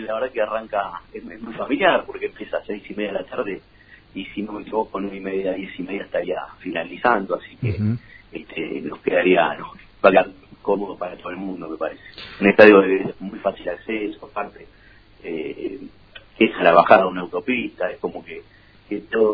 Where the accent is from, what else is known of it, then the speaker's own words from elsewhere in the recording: Buenos Aires, Argentina; Yo soy porteño, vivo en Devoto